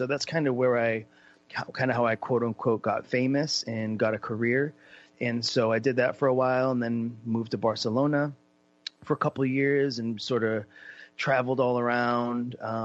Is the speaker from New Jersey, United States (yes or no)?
no; Portland, Maine, United States; born there; I was born in Portland, Maine, hundreds of years ago.